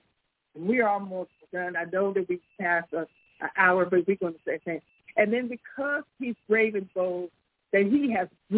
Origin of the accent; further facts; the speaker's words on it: Benton Harbor, Michigan, United States; Now, I grew up in Benton Harbor, Michigan